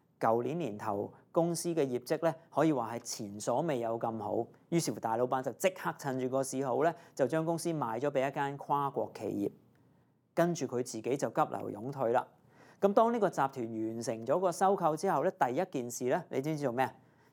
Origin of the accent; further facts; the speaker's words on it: Hong Kong; 作為一個香港人，如果你今天身處在海外的話